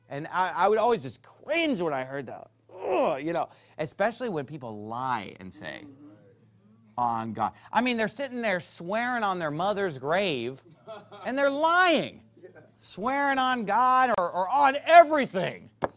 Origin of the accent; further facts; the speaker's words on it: California, United States; when I was growing up in California.